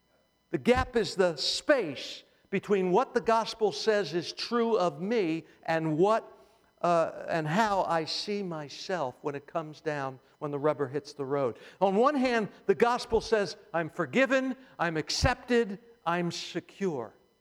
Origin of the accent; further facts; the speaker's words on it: Philadelphia, Pennsylvania, United States; I'm Irish. I grew up in a Jewish home, but in an Italian neighborhood in Philadelphia, we used to dip our calzone in chicken soup.